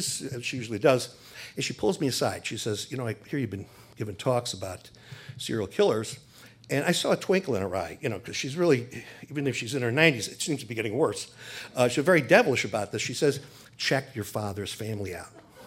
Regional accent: New York, United States; growing up in New York, I was Catholic Boy of the Year in New York, which got me to meet Nelson Rockefeller.

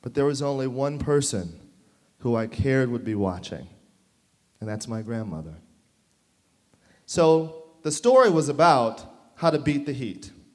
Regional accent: Detroit, Michigan, United States; I was back home, finally, after a 10-year journey at my hometown in Detroit.

